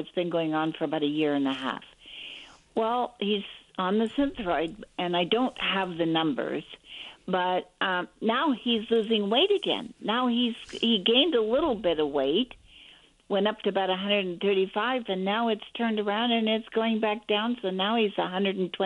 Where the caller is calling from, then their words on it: Seattle, Washington, United States; I'm calling from Seattle.